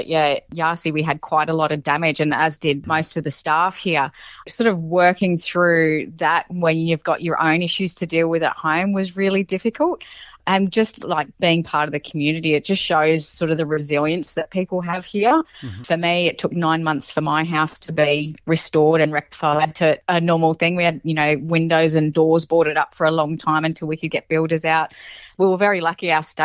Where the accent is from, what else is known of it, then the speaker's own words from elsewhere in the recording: Sydney, New South Wales, Australia; We grew up in Sydney and my mum's brother and sister also lived there. So, you know, we'd go to Greek church every Easter.